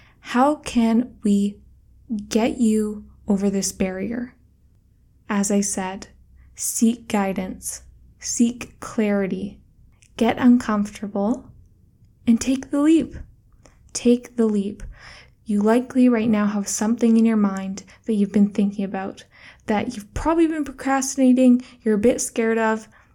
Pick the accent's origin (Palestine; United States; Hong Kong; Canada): Canada; now in Bali, Indonesia; Right now, I'm in Bali, Indonesia. I am from Canada, but I've been living here 4 months.